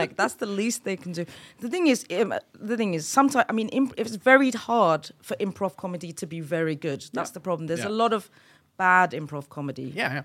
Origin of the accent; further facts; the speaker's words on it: London, United Kingdom; also born or lived in Istanbul; I grew up in London. I started stand-up over there. Then I moved to Istanbul. And then I started doing stand-up in Turkish for the first time